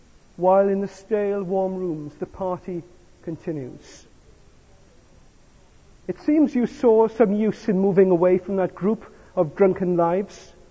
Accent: Merthyr Tydfil, Wales, United Kingdom; born there; also born or lived in Southampton; I lived in two places in my life. I was born in Merthyr Tydfil in Wales, and I lived in Southampton.

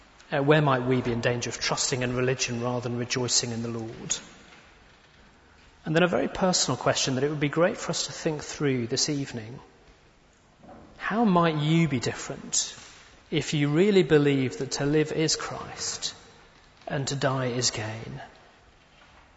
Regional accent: England, United Kingdom; Seems about as strong as we get as the English.

